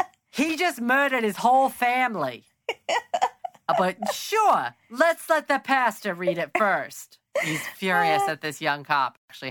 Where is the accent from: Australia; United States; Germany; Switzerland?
Germany; accent: German; Because of my accent? Because of the German accent?